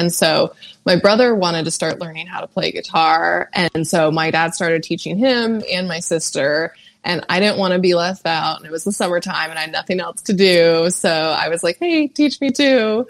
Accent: California, United States; now in Nashville, United States; No, I'm from California.

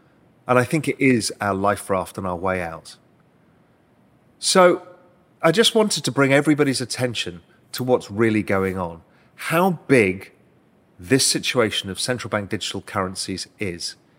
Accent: United Kingdom; now in Cayman Islands; And as a Brit, I'm able to do that and become a resident here, a permanent resident here, and eventually a citizen.

